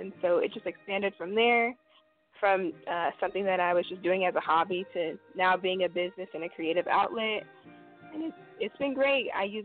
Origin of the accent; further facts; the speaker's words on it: Tacoma, Washington, United States; I am born and raised in Tacoma, Washington, and I'm a Tacoma-based photographer.